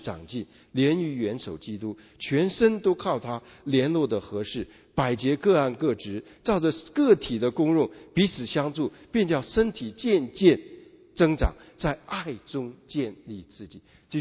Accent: Hong Kong; 我记得我成长的时候在香港

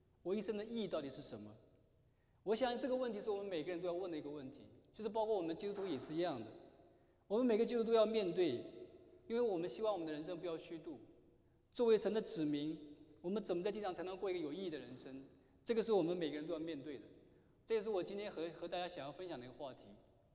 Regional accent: Jiangsu, China; now in United States; 那我自己呢是在中国的江苏长大。我是江苏人

